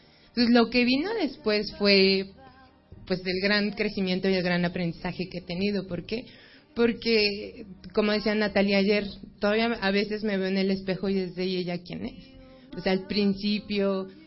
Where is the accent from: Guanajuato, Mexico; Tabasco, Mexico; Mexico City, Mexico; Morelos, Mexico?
Mexico City, Mexico; Mixquic; Bueno, soy de Miskik. San Andrés, Miskik, Día de Muertos, lo que se les ofrezca.